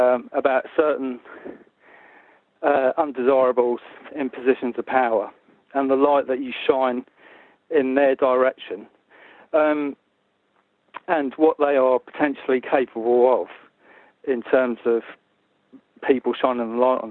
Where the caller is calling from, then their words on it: London, United Kingdom; calling from London.